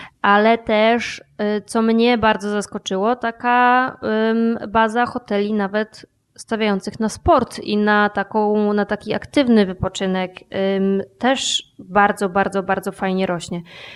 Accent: Subcarpathian Voivodeship, Poland; Ja się urodziłam i wychowałam na Podkarpaciu i tak naprawdę realnie w dzieciństwie niewiele podróżowałam

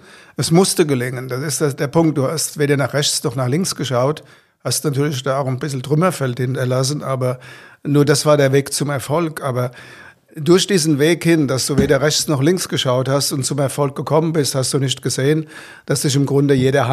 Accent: Hesse, Germany; ich bin ein Hesse, bin eine Fränkin verheiratet.

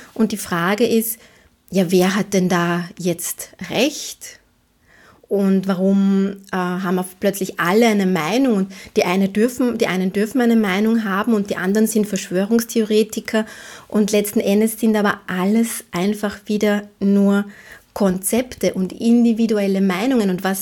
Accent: Vienna, Austria; der passt ja gar nicht zu mir als Wienerin

